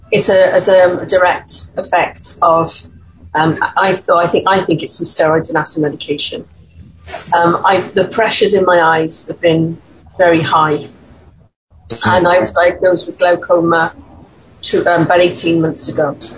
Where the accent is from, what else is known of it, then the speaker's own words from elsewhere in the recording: Wales, United Kingdom; I'm from Wales again.